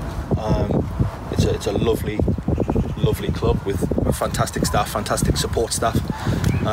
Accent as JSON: {"language": "English", "town": "Durham", "region": "North East England", "country": "United Kingdom", "said": "Yeah, it's back home. So I'm from Durham originally"}